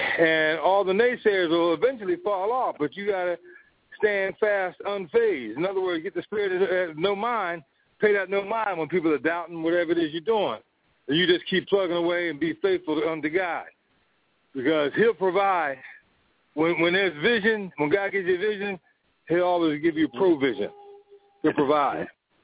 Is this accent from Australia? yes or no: no; Atlantic City, New Jersey, United States; came back here to the East Coast because I'm from Atlantic City